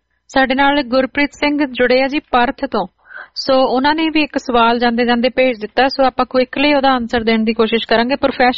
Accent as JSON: {"language": "Punjabi", "town": "Hoshiarpur", "region": "Punjab", "country": "India", "said": "ਸੋ ਜੀ ਮੇਰਾ ਪਿਛੋਕੜ ਵੀ ਜਿਹੜਾ ਜੀ ਉਹ ਹੁਸ਼ਿਆਰਪੁਰ ਜ਼ਿਲ੍ਹੇ ਦਾ ਹੀ ਆ।"}